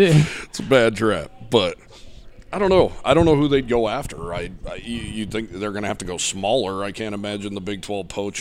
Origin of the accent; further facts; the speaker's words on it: Wyoming, United States; I'm from Wyoming, so.